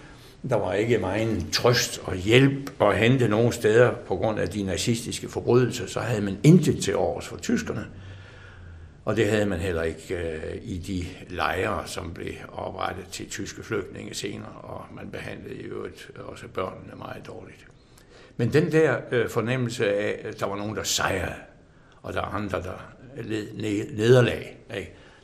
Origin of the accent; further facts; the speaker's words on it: Esbjerg, Region of Southern Denmark, Denmark; born there; also born or lived in East Jutland; Jeg er født i 1939 i Esbjerg. Så jeg er vestjyde. Jeg blev døbt i Varde Kirke. Og min mors familie er en meget heftig familie fra Vestjylland. Så jeg opfatter mig selv som vestjyde først og fremmest.